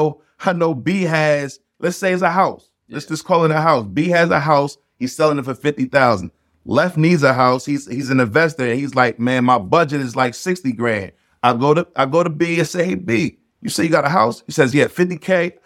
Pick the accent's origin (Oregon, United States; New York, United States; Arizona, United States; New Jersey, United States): New Jersey, United States; Newark; Well, to be honest, I'm from Newark, right? Newark, New Jersey. You know, Essex County.